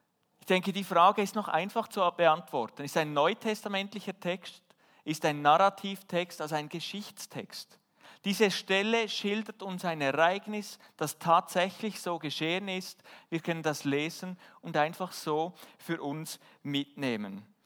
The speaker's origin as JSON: {"language": "German", "country": "Switzerland", "said": "Wir als Schweizer, was erwarten wir von einem Berg?"}